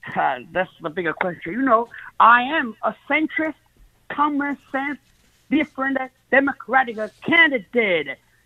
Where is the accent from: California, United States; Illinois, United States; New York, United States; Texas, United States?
New York, United States; New York City; When I come back after 19 years as an active duty chaplain back to my hometown, New York City.